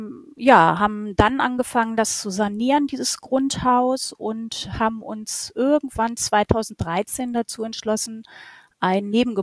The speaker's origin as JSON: {"language": "German", "town": "Eitzum", "region": "Lower Saxony", "country": "Germany", "said": "Ich komme aus Eizum. Ich bin 47 Jahre alt"}